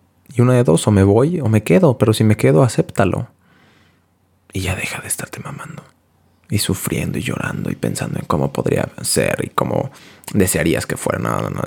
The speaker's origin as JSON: {"language": "Spanish", "country": "Mexico", "tie": "born there", "said": "¿por qué nací en México, cabrón? ¿Por qué? ¿Por qué fui mexicano?"}